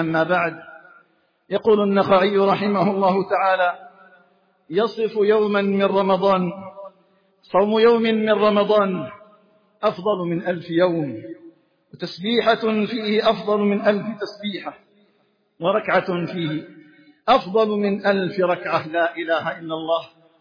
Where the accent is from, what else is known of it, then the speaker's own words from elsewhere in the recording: Algeria; وأن يجعل بلدنا الجزائر آمنا مطمئنا وسائر بلاد المسلمين.